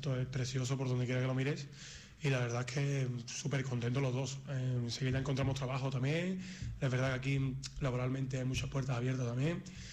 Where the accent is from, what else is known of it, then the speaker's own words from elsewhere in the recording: Seville, Andalusia, Spain; No, soy de Sevilla capital, de la Macarena. Sevilla capital.